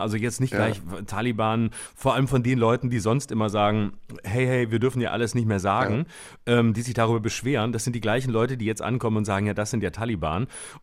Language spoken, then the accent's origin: German; Lörrach, Baden-Württemberg, Germany; Der große Stolz meiner Heimat. Da muss ich natürlich spielen, um alle meine alten Schulfreunde einzuladen